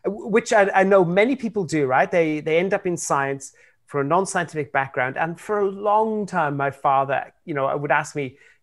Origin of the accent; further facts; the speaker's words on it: Wales, United Kingdom; I was born in Wales at the end of the 60s, 1969. I was raised in Wales in the 1970s.